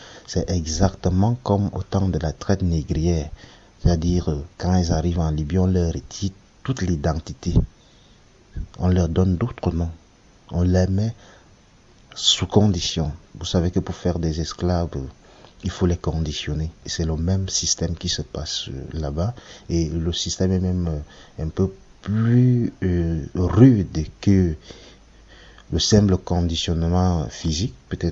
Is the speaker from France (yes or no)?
no; Cameroon; moved away as an adult; moi je suis du Cameroun. Déjà, il faut savoir que je suis parti du Cameroun pour des problèmes politiques, pour des problèmes académiques, quoi.